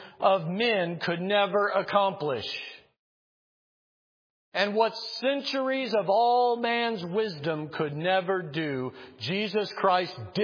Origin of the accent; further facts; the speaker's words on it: Missouri, United States; I'm from Missouri originally, so I got to attend the Kansas City Chiefs football game in Arrowhead Stadium